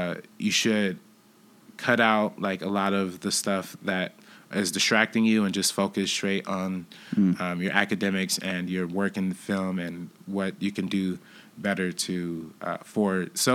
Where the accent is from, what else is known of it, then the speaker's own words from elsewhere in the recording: Compton, California, United States; So it's pretty close to where I'm from Compton.